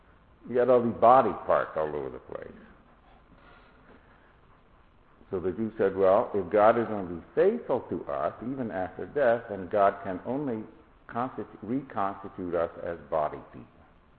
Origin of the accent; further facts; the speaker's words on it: United States; I grew up in the States, of course